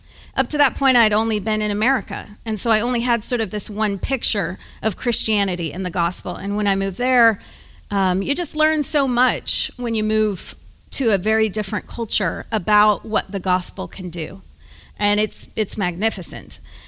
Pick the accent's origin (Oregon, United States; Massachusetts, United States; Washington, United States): Oregon, United States; Albany; now in Dallas, United States; So I'm not from here, I'm from Oregon originally.